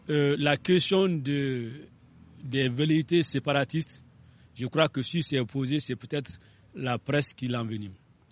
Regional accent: Gao, Mali; Je peux dire, moi, je suis de Gao

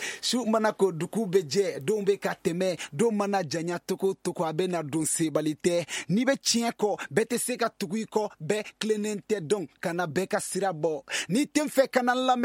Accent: Bla, Ségou, Mali

